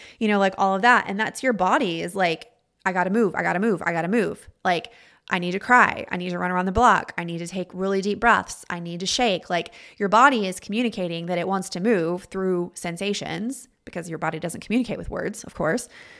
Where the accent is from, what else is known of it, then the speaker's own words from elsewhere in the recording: Texas, United States; I grew up in the Texas Panhandle, and I remember the commercials for our local hospital coming on TV when I was a kid.